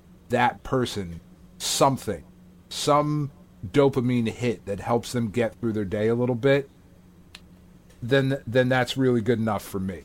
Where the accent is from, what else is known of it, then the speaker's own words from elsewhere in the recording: New Jersey, United States; we're fucking schmucks from New Jersey.